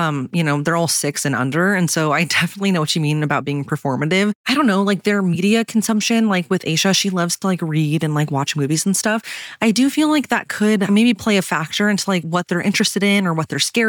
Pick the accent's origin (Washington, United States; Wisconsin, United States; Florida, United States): Washington, United States; I grew up in Washington, and we obviously get like rain, but we don't get any like major natural disasters.